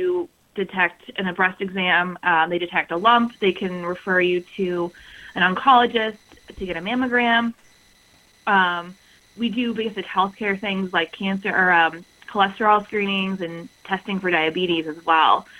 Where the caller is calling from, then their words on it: Morgantown, West Virginia, United States; I'm calling in from Morgantown, actually. I live in Morgantown.